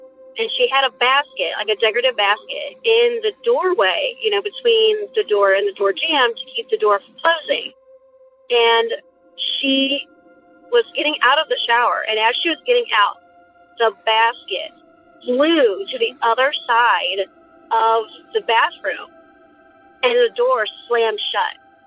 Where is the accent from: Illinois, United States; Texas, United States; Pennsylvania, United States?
Illinois, United States; I grew up in Southern Illinois, so there's a few instances that I remember in this house